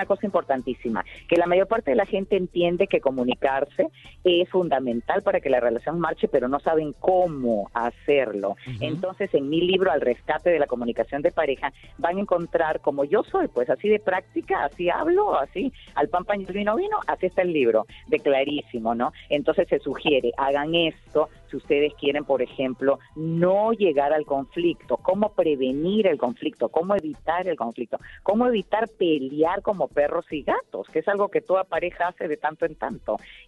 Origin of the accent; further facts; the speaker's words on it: Peru; also born or lived in Cuba; yo soy peruana de corazón porque yo nací en Cuba, de madre cubana y de padre peruano, pero me llevaron al Perú al año, entonces por eso hablo como peruana, pero me río como cubana y bailo como cubana también.